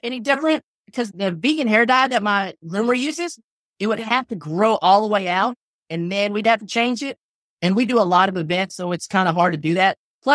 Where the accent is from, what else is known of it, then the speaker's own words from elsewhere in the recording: Kentucky, United States; which is a Hawaiian name, but I'm not Hawaiian. I'm from Kentucky.